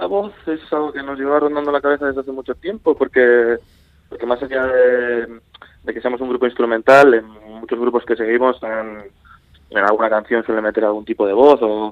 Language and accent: Spanish; Canary Islands, Spain; Sí, somos del barrio, la verdad.